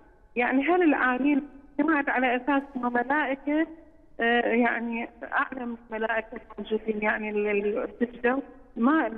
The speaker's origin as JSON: {"language": "Arabic", "country": "Iraq", "said": "من العراق."}